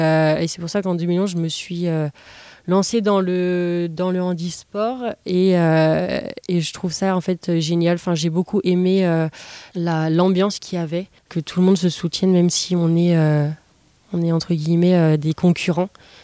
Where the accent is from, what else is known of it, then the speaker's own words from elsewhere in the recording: Pays de la Loire, France; now in Rennes, France; Je suis originaire de la Vendée et je m'entraîne au quotidien en Bretagne, plus précisément à Rennes.